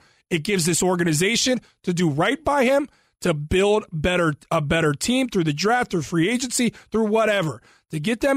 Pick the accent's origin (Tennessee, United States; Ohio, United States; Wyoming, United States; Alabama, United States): Ohio, United States; Cincinnati; Because I'm a big Cincinnati Bengals guy, born and raised in Cincinnati.